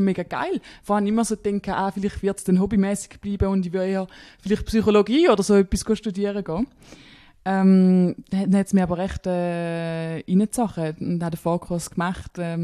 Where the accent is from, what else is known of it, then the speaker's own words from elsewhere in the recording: Switzerland; Ja, so gut, ich komme aus der Schweiz.